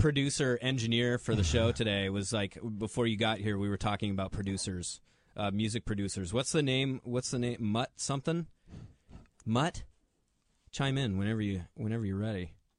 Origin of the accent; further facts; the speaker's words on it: Indianola, Washington, United States; Well, I grew up over in Indianola, so I was...